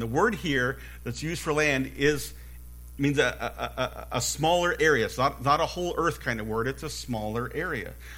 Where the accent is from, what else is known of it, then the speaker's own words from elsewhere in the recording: Bakersfield, California, United States; It reminded me of when we were growing up in Bakersfield years ago, I think it was 76 or 77, we experienced this massive wind and dust storm in Bakersfield.